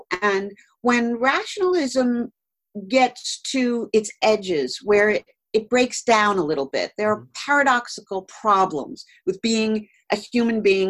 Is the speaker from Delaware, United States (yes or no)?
no; New York, United States; I grew up on Long Island and in around New York City, so I knew a lot of Catholic kids, and I suppose more than you would in the middle of the country.